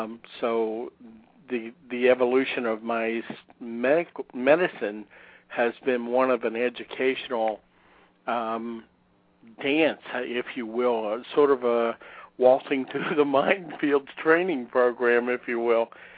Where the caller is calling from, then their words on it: Palm Beach, Florida, United States; I live in Palm Beach, Florida. My house sort of sits on the ocean, so I'm looking out my office window at the Atlantic Ocean at the moment.